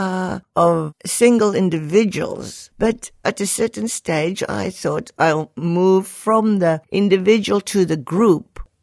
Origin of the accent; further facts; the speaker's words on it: South Africa; moved away; I have to admit, I didn't know that much about Europe when I came from South Africa.